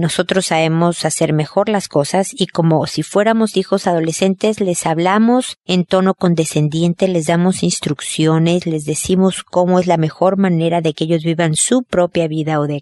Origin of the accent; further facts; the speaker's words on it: Mexico; now in Chile; está a punto de salir en librerías en México, mi país de origen. Yo vivo en Chile